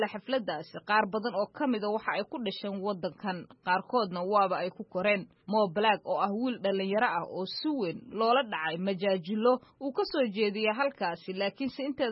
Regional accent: Mogadishu, Banaadir, Somalia; waxaan ka imaaday magaalada Muqdisho ee Soomaaliya.

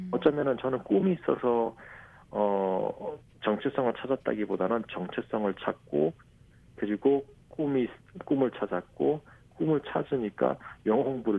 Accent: North Korea; now in South Korea; 완전한 북한 사람이구나, 완전한 한국 사람이구나.

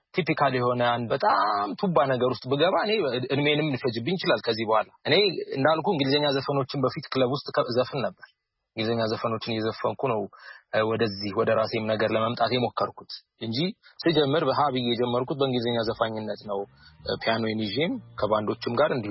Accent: Addis Ababa, Ethiopia; ሳድግ የበላው የጠጣ ያደኩት ይሄንን ኢንቫይሮንመንት ነው ይሄንን መልከታ ነው ይሄንን ፒያሳ ውስጥ የሆነ አይደንቲቲ እኔ ላይ የተሰራ ነው።

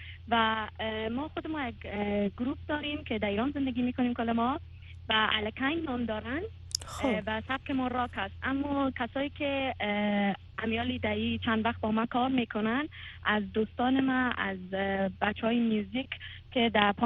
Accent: Afghanistan; در بند راک هستیم که کل ما افغان هستیم به نام

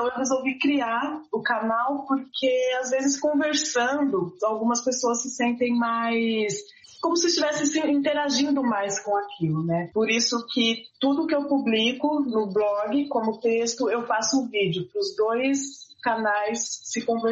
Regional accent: Brazil; born there; nós que nascemos no Brasil, a gente não consegue ainda ter uma certeza de onde nós somos, porque a gente tem todo um histórico de ter sido apagado, as nossas origens e tudo mais. Então, a gente não tem a certeza de que parte exatamente do continente nós descendemos.

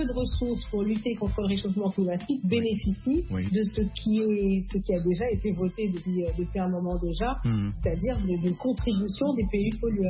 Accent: France; Moi, j'habite à Paris, j'ai grandi en France.

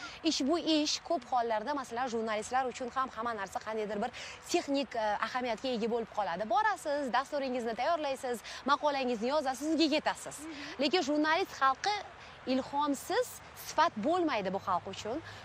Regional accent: Qoshqirgon, Tashkent Region, Uzbekistan; moved away; Shu diyor farzandiman. O'zbekistonda tug'ilganman, voyaga yetganman. Toshkent viloyati Bo'stonliq tumani Qo'shqirg'on degan qishloqdaman. Oddiy oiladan chiqqanman. 9 farzandmiz.

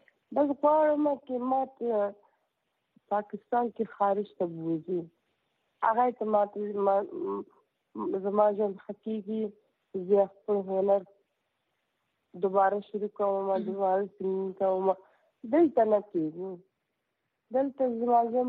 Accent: Afghanistan; زه افغاني یم، افغاني زما ژوند پاکستان کې نه تېرېږي.

